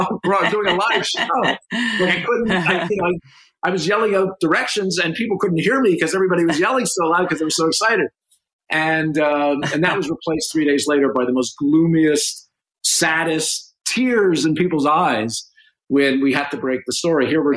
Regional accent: Canada; as a Canadian and as a sports fan

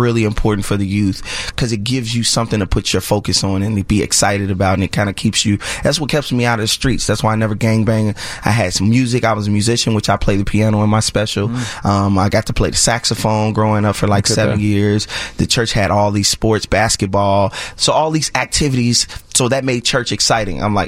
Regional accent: Chicago, Illinois, United States; So growing up in Chicago public schools was... Well, school, you know, I'll talk about in my stand-up growing up poor

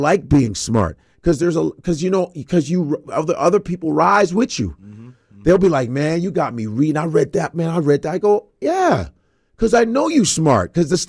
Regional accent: Chicago, Illinois, United States; But I'm from Chicago. That's where a lot of punk started in Chicago.

